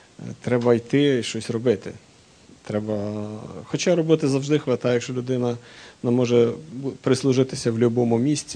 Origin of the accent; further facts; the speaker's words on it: Vinnytsia Oblast, Ukraine; В нас на Вінниччині кажуть на ікони, які є в церквах, або є в хатах, там, знаєте, висять в углу, кажуть образи.